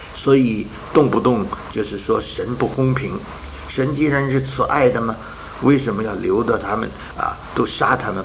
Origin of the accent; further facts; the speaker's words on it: China; 我们中国人这句话啊，善有善报，恶有恶报，若是没报，日子未到啊。